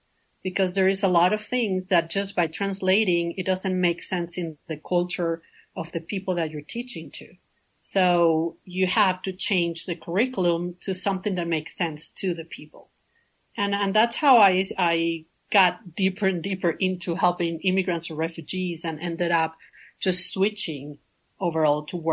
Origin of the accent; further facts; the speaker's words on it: Venezuela; moved away as an adult; now in United States; I'm originally from Venezuela.